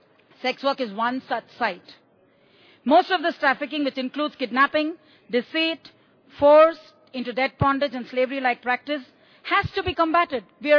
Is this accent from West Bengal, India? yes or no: no; Sangli, Maharashtra, India; I come from Sangli, which is in the western part of India.